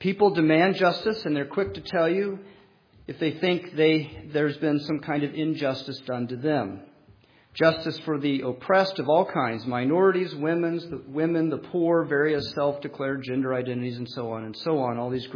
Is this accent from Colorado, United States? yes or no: yes; Colorado, United States; and I grew up in Colorado.